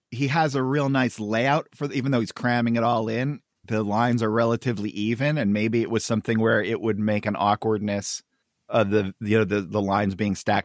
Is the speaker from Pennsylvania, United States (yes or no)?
yes; Pennsylvania, United States; I grew up in the Skook, so we didn't have Indonesian water buffalo hide.